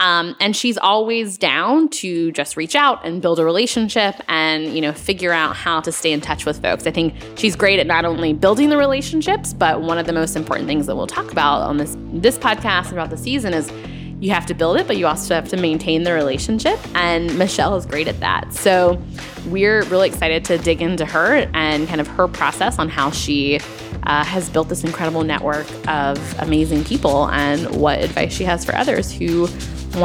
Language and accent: English; North Carolina, United States; And I was like, well, I'm from North Carolina.